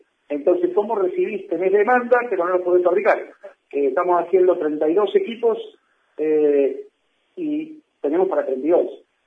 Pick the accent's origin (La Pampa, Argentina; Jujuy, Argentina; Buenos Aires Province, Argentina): Buenos Aires Province, Argentina; Bolívar; moved away as an adult; now in Mar del Plata, Argentina; yo hace 25 años que vivo en Mar del Plata, me preguntan, ¿vos de dónde sos? De Bolívar.